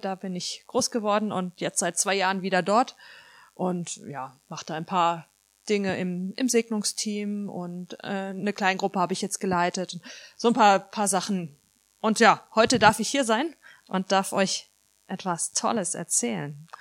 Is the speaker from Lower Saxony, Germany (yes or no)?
yes; Gifhorn, Lower Saxony, Germany; Ich komme aus Gifhorn.